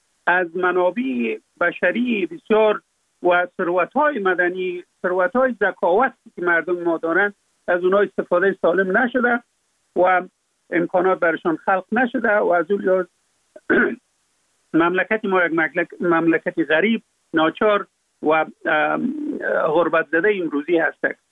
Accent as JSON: {"language": "Persian", "country": "Afghanistan", "said": "در اونجا فقط ما افغان هستم،"}